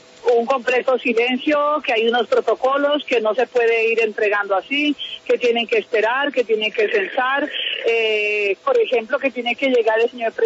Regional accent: Mocoa, Putumayo, Colombia; nosotros somos del departamento, somos de Mocoa, de Putumayo

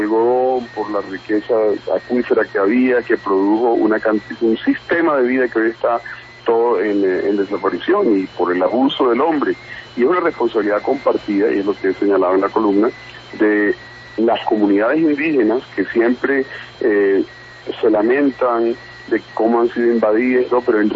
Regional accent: Valledupar, Cesar, Colombia; yo nací en Valledupar, yo nací en las estribaciones de la Sierra Nevada.

